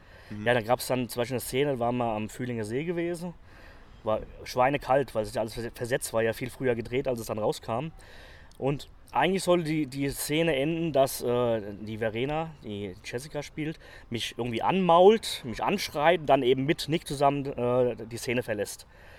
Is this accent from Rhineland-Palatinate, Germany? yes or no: no; Bad Homburg, Hesse, Germany; ich komme ja aus Frankfurt, also aus Bad Homburg unten